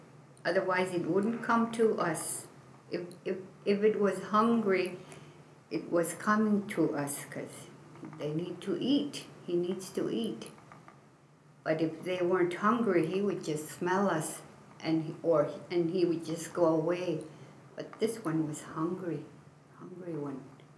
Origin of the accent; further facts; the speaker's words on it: Point Hope, Alaska, United States; which means I bring. And I'm from Point Hope, Alaska, Tikalk. And I grew up here all my life.